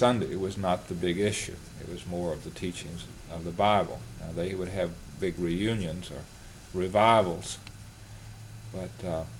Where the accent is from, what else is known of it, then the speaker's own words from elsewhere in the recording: Tuscaloosa, Alabama, United States; born there; I was born in Tuscaloosa, Alabama, November the 5th, 1936.